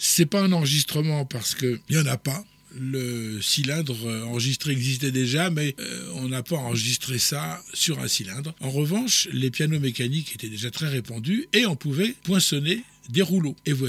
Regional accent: Auvergne-Rhône-Alpes, France; Et chez nous, dans le Cantal, ça s'appelle...

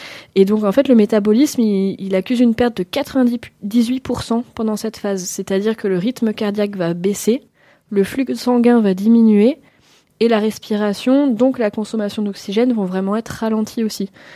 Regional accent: Occitanie, France; dans des cavités qui sont nombreuses chez nous en Lozère.

